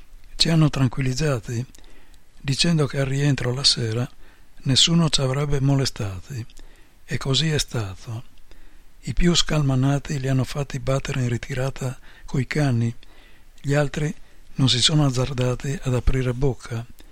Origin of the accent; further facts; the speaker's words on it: Friuli-Venezia Giulia, Italy; O friulani, sì, siamo della provincia di Udine e abitiamo vicino a Udine